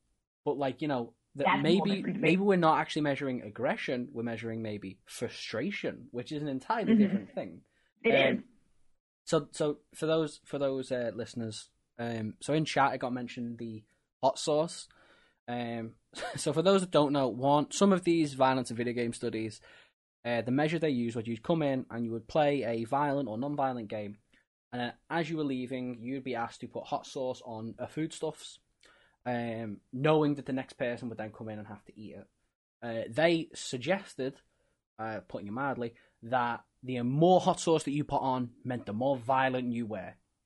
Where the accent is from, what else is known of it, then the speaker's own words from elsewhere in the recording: Liverpool, North West England, United Kingdom; I'm from Liverpool, I love football.